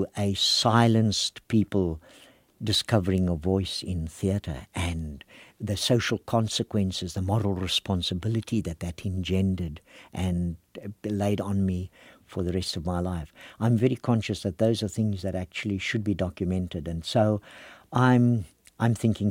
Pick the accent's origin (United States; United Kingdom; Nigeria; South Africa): South Africa; And now to realize that I actually travel abroad with pride as a South African, with pride.